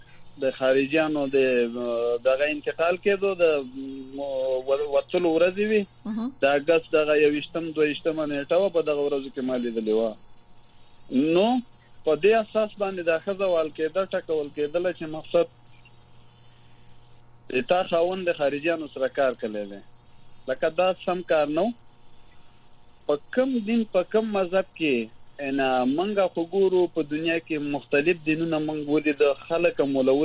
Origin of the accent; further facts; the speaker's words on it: Afghanistan; مونږ افغانان یو زمونږ د ټول افغانانو کلچر یو دی